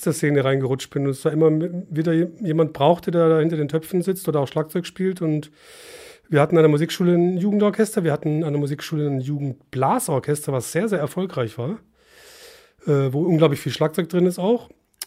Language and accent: German; Stuttgart, Baden-Württemberg, Germany; gebürtiger Stuttgarter und auch dort aufgewachsen.